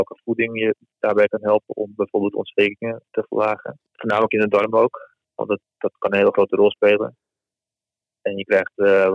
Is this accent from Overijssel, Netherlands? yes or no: no; Muiden, North Holland, Netherlands; born there; Ik ben 37 jaar. Ik ben geboren in Muiden.